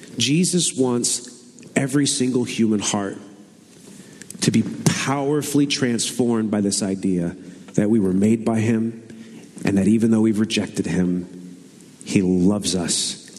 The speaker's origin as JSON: {"language": "English", "town": "Redlands", "region": "California", "country": "United States", "tie": "born or raised there", "said": "Growing up in Redlands in Southern California, it's an old orange grove town that kind of got converted into suburbia."}